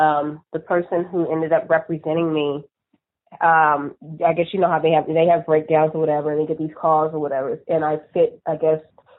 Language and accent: English; California, United States; Everybody had their own process because she wasn't from California. I'm from California.